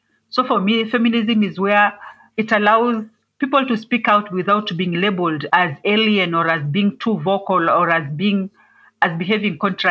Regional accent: Kenya; I come from Kenya, in East Africa. I'm a Kenyan

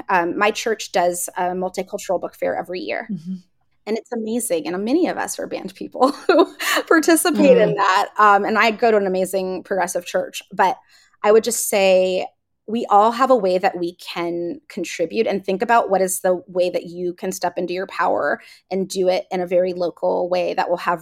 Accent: Saudi Arabia; I grew up in Saudi Arabia as an expat.

